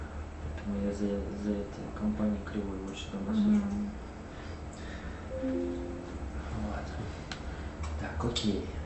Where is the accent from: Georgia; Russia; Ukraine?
Russia; Dzerzhinsk, Nizhny Novgorod Oblast; Я из Дзержинска сам.